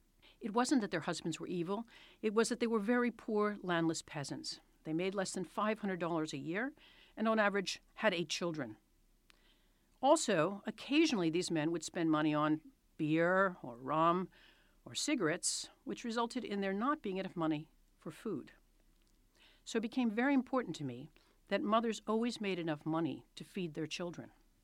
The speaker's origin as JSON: {"language": "English", "region": "New York", "country": "United States", "tie": "born there", "also_born_or_lived": "Switzerland", "said": "I was born in New York City, spent one of my high school years in Switzerland learning French"}